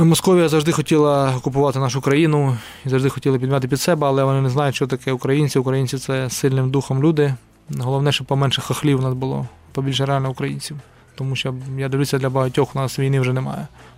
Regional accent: Donetsk Oblast, Ukraine; Тим паче, я сам родом з Донецької області. У мене моє село окуповане 14 року ще

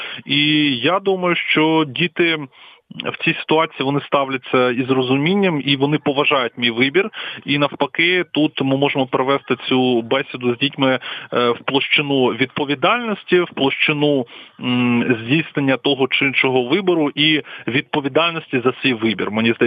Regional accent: Luhansk Oblast, Ukraine; born there; first language ru; Ukrainian is a second language; moved away as an adult; я народився в російськомовній сім'ї на Луганщині, і в 2014 році через власне окупацію деяких регіонів Лугансько-Донецької області я був змушений виїхати

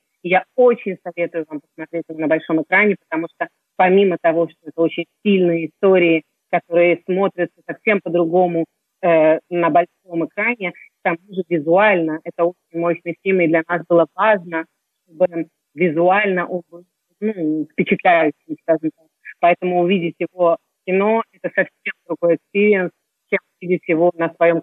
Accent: Kyiv, Ukraine; moved away as an adult; now in France; я сама из Украины, там, из Киева, уже 20 лет во Франции

